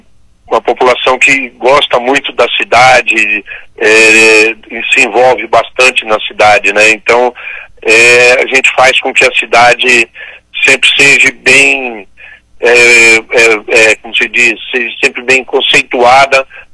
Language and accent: Portuguese; Maringá, Paraná, Brazil; Não, eu sou, na realidade, eu sou de Maringá.